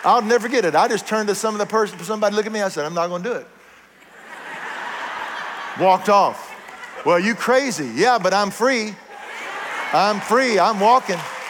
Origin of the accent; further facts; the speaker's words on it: United States; I'm American, so they already thought I was crazy there in Paris.